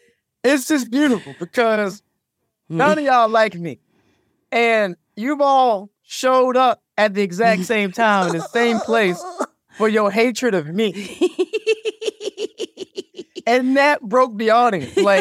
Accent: Maryland, United States; I live in Maryland. You know, I'm from Maryland.

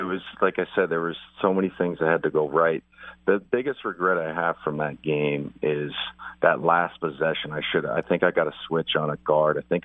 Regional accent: Spokane, Washington, United States; It's like, I was from Spokane.

